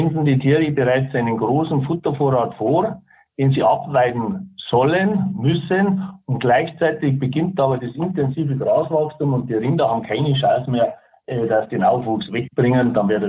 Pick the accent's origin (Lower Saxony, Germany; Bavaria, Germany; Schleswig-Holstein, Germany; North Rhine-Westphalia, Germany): Bavaria, Germany; bei uns in Bayern